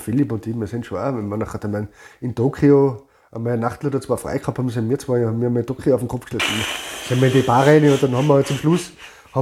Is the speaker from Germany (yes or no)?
no; Austria; Wirklich als Österreicher